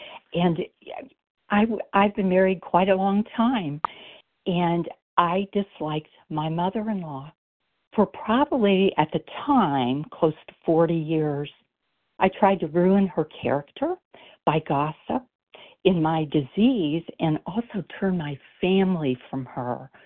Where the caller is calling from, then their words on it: Ohio, United States; Hi, this is … from Ohio.